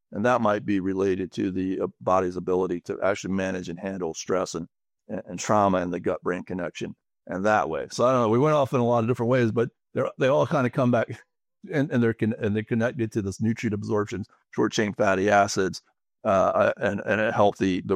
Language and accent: English; the South, United States; I'm in Colorado right now, but I'm from the South.